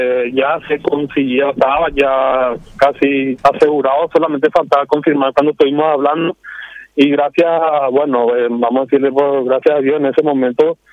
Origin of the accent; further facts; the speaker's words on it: Ñemby, Central, Paraguay; nosotros somos de Ñemby, barrio Villanita